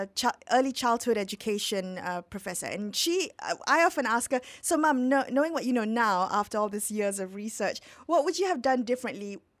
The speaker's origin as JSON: {"language": "English", "region": "Penang", "country": "Malaysia", "tie": "born or raised there", "said": "Well, you know, when I was in Penang, growing up in Penang, you would pick up Hokkien no matter what"}